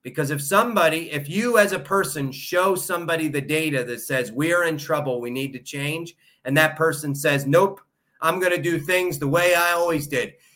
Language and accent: English; Newark, Delaware, United States; No, I'm originally from Newark, Delaware, and I joined the Marine Corps in Delaware, and then I ended up in Maryland, and then I just stayed